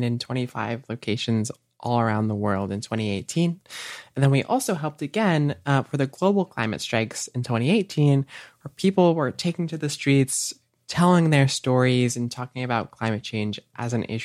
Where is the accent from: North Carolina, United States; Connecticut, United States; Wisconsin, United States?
Connecticut, United States; I am from Connecticut, just like Olivia, in the United States.